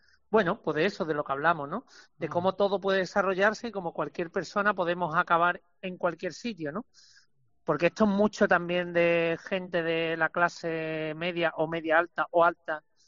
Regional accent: Málaga, Andalusia, Spain; now in Granada, Spain; Yo soy malagueño, yo soy de Miraflores de Los Ángeles, malagueño, pero llevo muchos años viviendo en Granada.

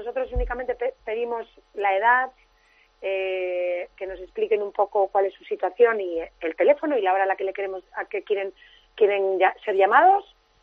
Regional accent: Spain; Sí que los voluntarios somos todos españoles

